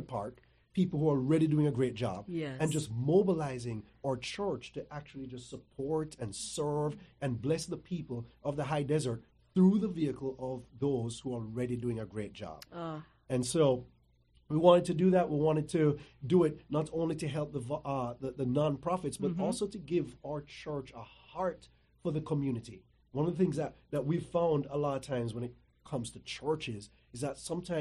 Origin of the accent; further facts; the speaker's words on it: Jamaica; So I'm originally from Jamaica.